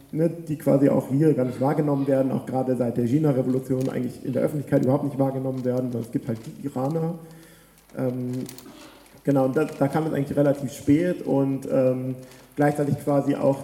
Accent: Bavaria, Germany; Ich bin in Bayern auf dem Dorf aufgewachsen, wo es einfach einen wahnsinnig großen Anpassungsdruck gibt, wenn man so einer der wenigen überhaupt wahrnehmbaren Ausländer ist in den 90ern

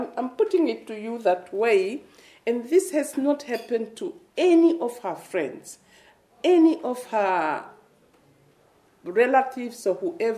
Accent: Namibia; As I said earlier, we are both born and bred in Namibia. So we know our communities. We know the mentalities.

